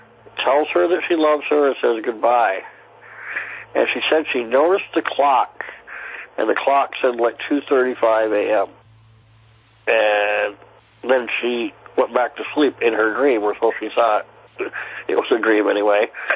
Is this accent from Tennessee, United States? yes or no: no; Vermont, United States